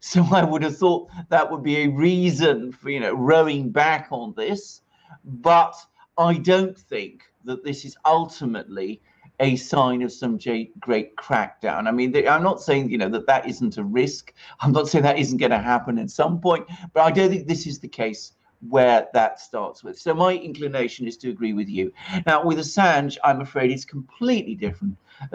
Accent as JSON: {"language": "English", "country": "United Kingdom", "said": "I think it's wrong as a British, person who knows the British system."}